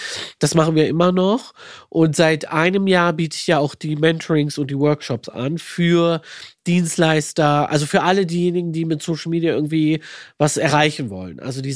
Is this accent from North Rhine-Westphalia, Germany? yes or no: yes; Düsseldorf, North Rhine-Westphalia, Germany; Also ich komme aus Düsseldorf, ich habe in Köln studiert